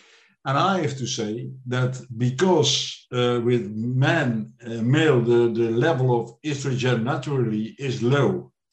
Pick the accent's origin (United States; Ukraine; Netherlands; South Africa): Netherlands; I'm from the Netherlands, from Europe.